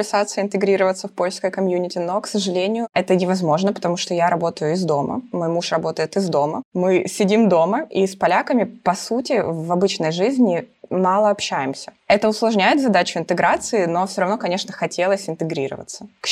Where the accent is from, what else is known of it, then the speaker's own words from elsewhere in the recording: Ukraine; moved away as an adult; now in Kraków, Poland; Да, я из Украины.